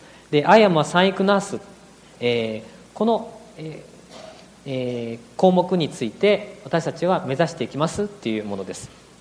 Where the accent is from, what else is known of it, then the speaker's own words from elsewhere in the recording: Togakushi, Nagano, Japan; 同じ私長野県の出身で戸隠という蕎麦が有名なところなんですけども